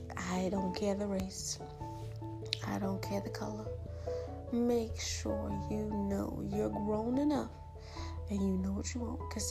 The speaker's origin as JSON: {"language": "English", "country": "Bahamas", "tie": "born or raised there", "also_born_or_lived": "United States", "said": "It meant people from the same place you are from. I was raised in the Bahamas, born in America, so she meant stick with a Bahamian."}